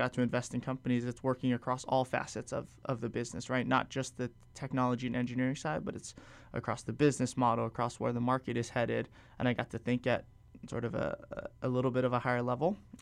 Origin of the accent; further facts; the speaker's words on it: Hawaii, United States; growing up in Hawaii and at least having the perspective from Hawaii